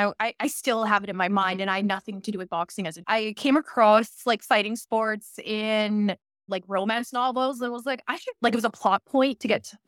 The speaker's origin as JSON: {"language": "English", "town": "Thunder Bay", "region": "Ontario", "country": "Canada", "said": "Like, where I'm from Thunder Bay, Ontario. It's the middle of nowhere, Canada."}